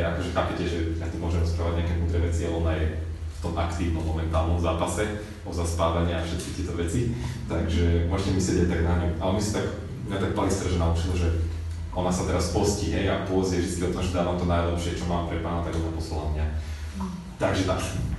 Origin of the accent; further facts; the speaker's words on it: Sereď, Trnava Region, Slovakia; pochádzam zo Serede, v Serede žijem, bývam, som.